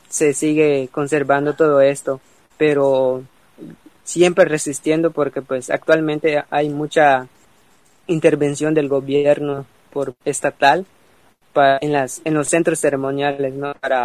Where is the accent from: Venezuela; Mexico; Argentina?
Mexico; Xpichil, Quintana Roo; soy del estado de Quintana Roo, específicamente de la comunidad de Xpichil, del municipio de Felipe Carrillo Puerto.